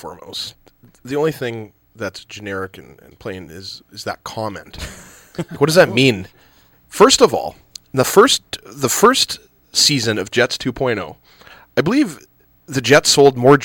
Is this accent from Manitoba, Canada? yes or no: yes; Winnipeg, Manitoba, Canada; even if I wasn't from Winnipeg, which is kind of difficult because I am